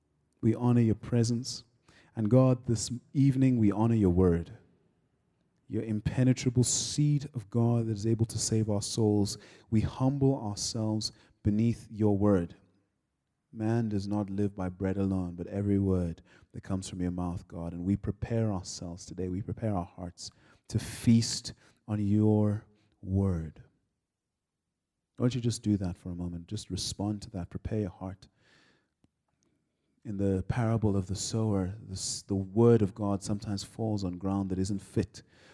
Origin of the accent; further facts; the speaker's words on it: Nigeria; So, I'm from Nigeria, for those of you who can't hear the accent.